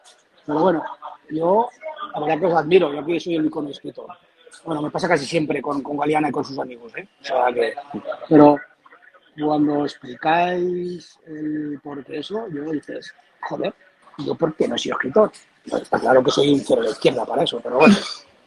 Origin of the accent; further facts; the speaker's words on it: Aragon, Spain; en mi tierra, que es el centro de Teruel, que es el interior, que es alto, frío y se lee muy poquito.